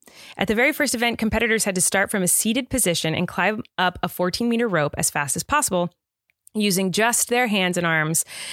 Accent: California, United States; So I grew up in California here, right? And so it's pretty much sunny all year and there's a few rainy days.

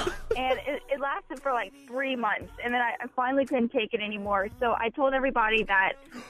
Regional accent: Louisiana, United States; Well, I'm from South Louisiana, so it was a school in South Louisiana.

